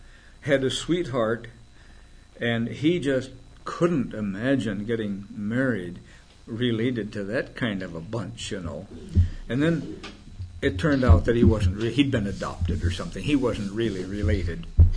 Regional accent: Illinois, United States; Oh, well, I'm from Illinois. Where are you from?

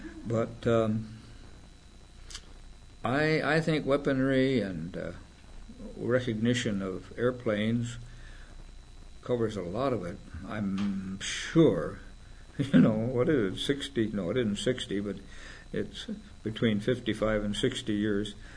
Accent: Illinois, United States; Oh, well, I'm from Illinois. Where are you from?

